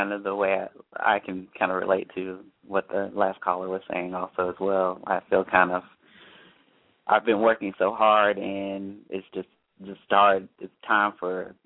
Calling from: North Carolina, United States; I'm calling from North Carolina.

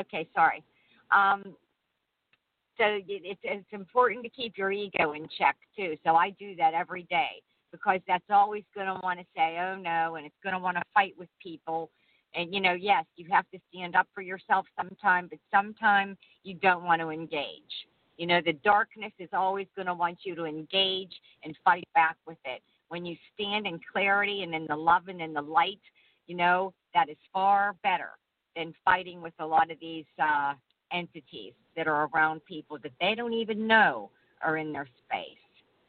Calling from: Pittsburgh, Pennsylvania, United States; I'm saying hello from Pittsburgh, Pennsylvania. It's beautiful, 60 degrees here, sunny day.

